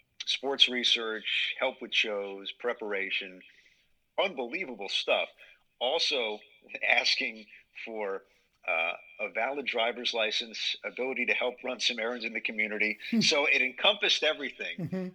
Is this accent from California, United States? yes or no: no; Scarsdale, New York, United States; And the beauty of growing up in Scarsdale was we had a public access television station